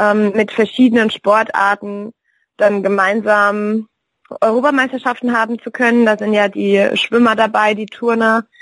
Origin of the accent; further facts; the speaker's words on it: Kaiserslautern, Rhineland-Palatinate, Germany; Ja, ich bin hier groß geworden. Ich komme aus Kaiserslautern, das ist meine Heimat